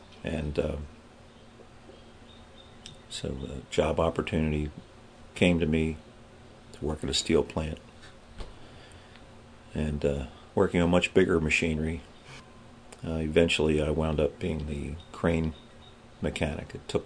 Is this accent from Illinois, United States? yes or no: no; Pennsylvania, United States; I was born in Uniontown, Pennsylvania, which is in the southwestern part of the state, but I was raised in the southeastern part of Pennsylvania, outside of Philadelphia. Went to Clifton Heights High School.